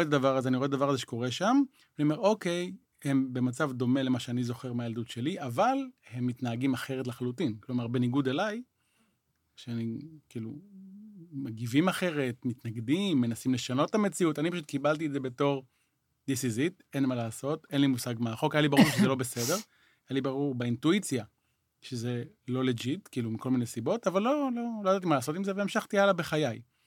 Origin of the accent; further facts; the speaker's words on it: Northern District, Israel; אז אני הגעתי מהקיבוץ דבריה, אז זה גם חשוב להקשר הזה, כי מי שגדל בדבריה גדל ליד הכנרת